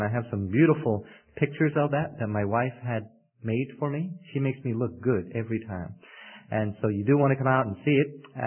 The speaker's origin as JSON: {"language": "English", "town": "New York City", "region": "New York", "country": "United States", "accent": "New York", "said": "I'm from New York City. Perhaps some of you have probably already detected that by my accent. I do try to say my R's."}